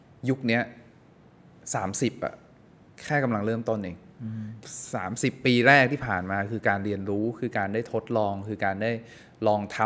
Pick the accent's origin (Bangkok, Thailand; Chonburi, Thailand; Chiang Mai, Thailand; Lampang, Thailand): Lampang, Thailand; ชวนนักกีฬายูโดที่ลำปางครับมาซ้อมมาเทรนที่กรุงเทพเพราะว่าจากการที่เราได้เติบโตมาที่แถวนั้น